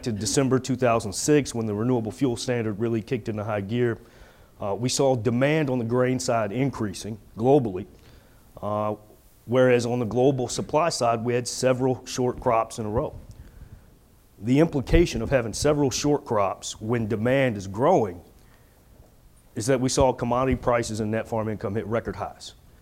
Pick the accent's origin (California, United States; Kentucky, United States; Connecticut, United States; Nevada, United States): Kentucky, United States; Louisville; I'm from Louisville, so I'm a big Louisville Cardinals fan